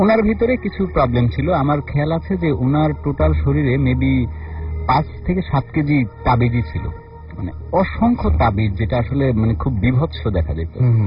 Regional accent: Bangladesh; আমার গ্রামের বাড়িটা মানে গ্রামটার নাম হচ্ছে বাংলাদেশের সর্বশ্রেষ্ঠ নাম ফুলঝুরি নাম, আমি অনেক প্রাউড ফিল করি যেটার নাম ফুলঝুরি। তো এটা হচ্ছে পিরোজপুর জেলার মঠবাড়িয়া থানার ফুলঝুরি গ্রাম।

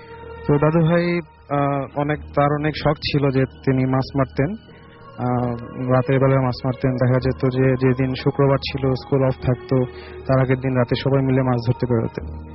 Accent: Tangail, Dhaka Division, Bangladesh; আমি এসেছি আমার হোম টাউন টাঙ্গাইল।

